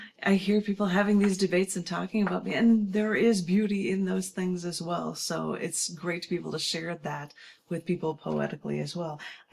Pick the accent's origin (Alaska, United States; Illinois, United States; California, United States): Illinois, United States; Chicago; share with you a poem just because it's for my Chicago reference, because I like you guys and I like my hometown and I like my skyscrapers.